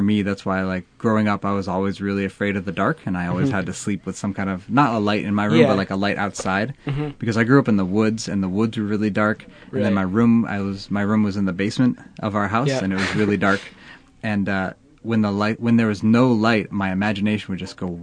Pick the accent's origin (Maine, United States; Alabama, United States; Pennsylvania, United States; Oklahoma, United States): Maine, United States; Acton; Yeah, I grew up in Acton, Maine, which is right on the border of New Hampshire.